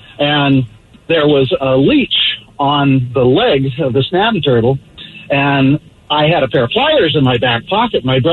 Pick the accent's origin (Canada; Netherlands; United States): United States; Midwest; So, when I was 7 years old, growing up in the Midwest, I got bit in the ass by a snapping turtle.